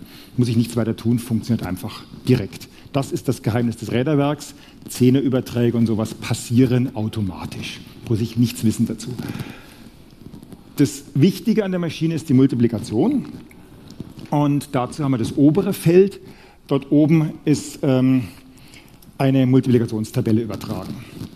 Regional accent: Nuremberg, Bavaria, Germany; Das hier ist gerade die Werbung für Nürnberg und Fürth, wo ich herkomme.

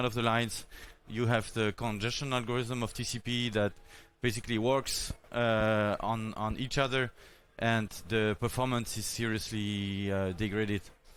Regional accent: Belgium; English is a second language; I come from Belgium.

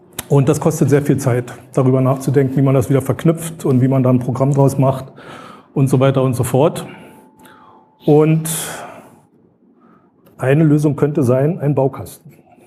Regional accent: Brandenburg an der Havel, Brandenburg, Germany; Linux betreibe ich seit 1995, da könnte man jetzt mein Alter ableiten. Und ich komme aus Brandenburg, dort gibt es eine, also aus der Stadt Brandenburg

